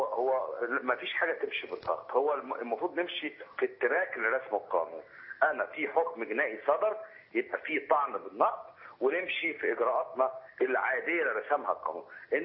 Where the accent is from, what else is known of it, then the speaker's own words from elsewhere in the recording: Egypt; القضاء عندنا في مصر